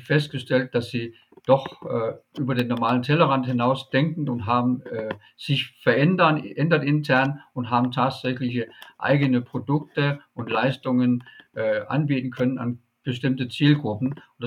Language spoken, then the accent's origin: German; Denmark; now in Germany; Ich bin waschechter Däne